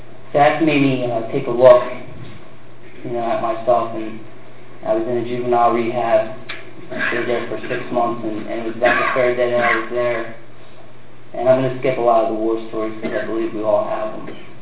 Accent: Levittown, Pennsylvania, United States; born there; I was born in Levittown, Pennsylvania, 1985, on November 1st.

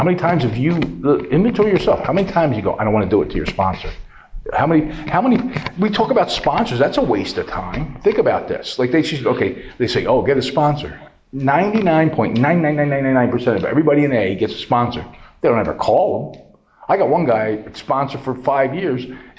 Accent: Doylestown, Pennsylvania, United States; I'm from Doylestown, so I'm not an out-of-town speaker.

